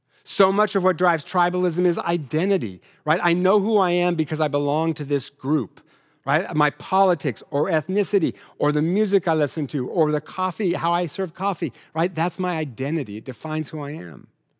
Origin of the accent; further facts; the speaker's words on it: Richland, Washington, United States; Growing up in Eastern Washington, you know, my whole family listened to country music